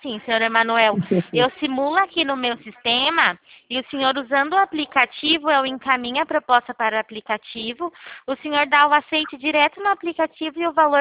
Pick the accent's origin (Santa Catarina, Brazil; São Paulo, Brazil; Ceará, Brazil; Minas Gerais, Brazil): São Paulo, Brazil; Araras; Eu sou daqui de Araras.